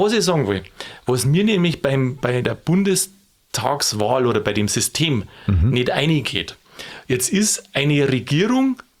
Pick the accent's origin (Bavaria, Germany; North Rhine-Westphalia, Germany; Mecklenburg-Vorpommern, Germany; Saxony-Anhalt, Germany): Bavaria, Germany; born or raised there; now in Upper Bavaria, Germany